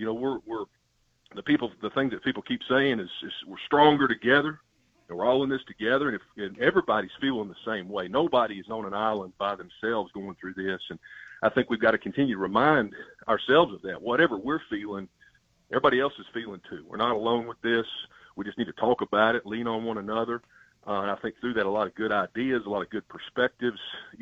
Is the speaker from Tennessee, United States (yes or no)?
yes; Knoxville, Tennessee, United States; I'm from Knoxville, grew up, went to Halls High School